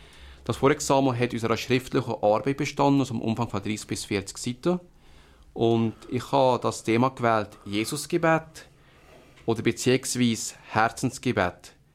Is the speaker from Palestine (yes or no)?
no; Gräco, Germany; born there; Ja, ich bin also 1965 in Gräco geboren. Ich bin zusammen mit zwei Schwestern und einem Bruder aufgewachsen.